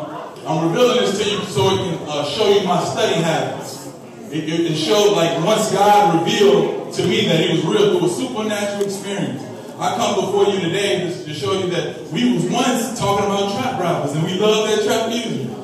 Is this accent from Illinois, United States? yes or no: yes; Cahokia, Illinois, United States; I was born and raised in Cahokia, Illinois.